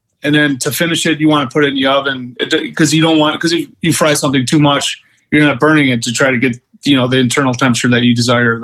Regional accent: New York, United States; and I said, I'm from New York

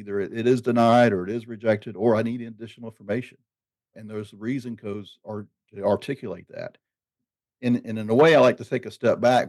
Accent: the South, United States; accent: Southern; especially with my Southern accent. Sometimes I can draw it out a little bit.

